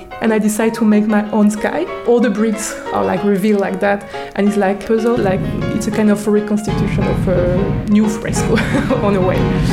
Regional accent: Paris, Île-de-France, France; I come from Paris. I work as an artist in Paris, actually.

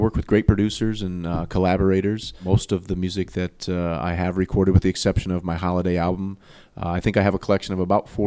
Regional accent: Lansing, Michigan, United States; also born or lived in Sarasota, Florida; Well, I am I'm a Lansing native, but I was born and raised in Sarasota, Florida. I guess I would say I'm a product of the Lansing School District.

